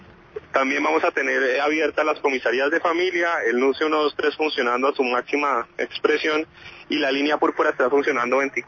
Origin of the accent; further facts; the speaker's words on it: Bogotá, Colombia; sí podemos como bogotanos tener un Día de la Madre sin violencia